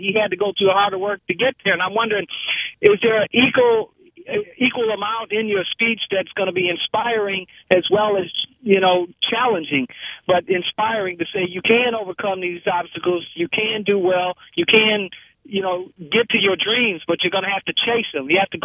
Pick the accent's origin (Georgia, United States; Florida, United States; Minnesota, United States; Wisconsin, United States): Wisconsin, United States; Milwaukee; I'm familiar with Mr. Causey's writing because I'm from Milwaukee.